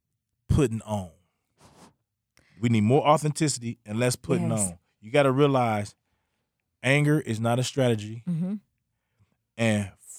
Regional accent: Milwaukee, Wisconsin, United States; I'm a kid from Milwaukee that grew up on 16th and Atkinson, the capital

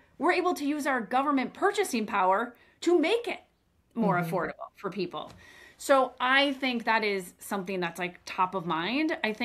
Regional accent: Wisconsin, United States; I mean, I look in my hometown of the Chippewa Valley, and Kristen, you know this.

